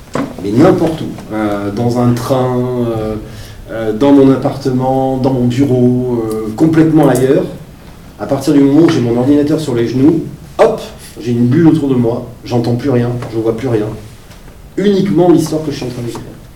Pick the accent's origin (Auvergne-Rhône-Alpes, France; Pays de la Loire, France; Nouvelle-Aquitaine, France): Nouvelle-Aquitaine, France; Bordeaux; ça je crois que vous le savez. Je viens de Bordeaux, j'ai 45 ans